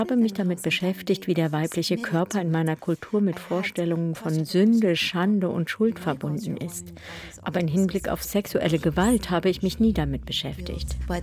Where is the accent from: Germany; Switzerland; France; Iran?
Iran; speziell in meiner Heimat Iran.